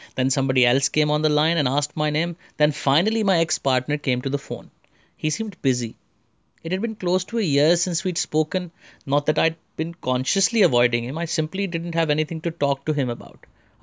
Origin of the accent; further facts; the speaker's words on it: India; accent: Indian; this is my Indian accent.